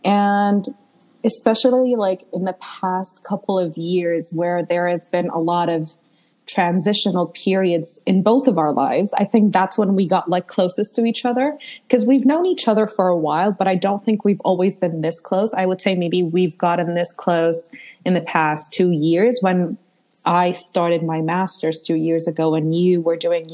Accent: Malaysia; accent: American; also born or lived in Lebanon; now in United Kingdom; do not be fooled by my fake American accent. I am not American. I can tell you that. I am Lebanese and I've lived almost my entire life in Malaysia, but I am now doing my master's in the UK.

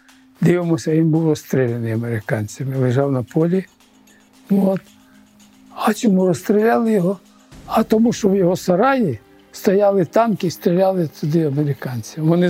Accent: Poland; І тільки, я єстим поляк.

